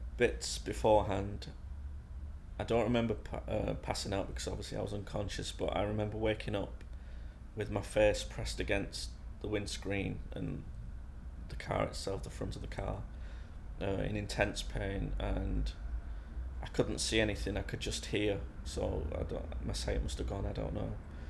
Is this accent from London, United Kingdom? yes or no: no; St Helens, North West England, United Kingdom; also born or lived in Wales; now in Sheffield, United Kingdom; we moved up to St Helens, in Lancashire, and I spent most of my life there. And after university, I moved over to Sheffield